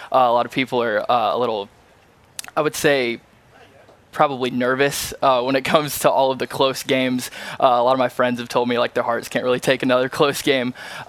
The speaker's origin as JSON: {"language": "English", "town": "Birmingham", "region": "Alabama", "country": "United States", "tie": "born or raised there", "said": "And so I grew up in Birmingham, so I grew up watching Alabama"}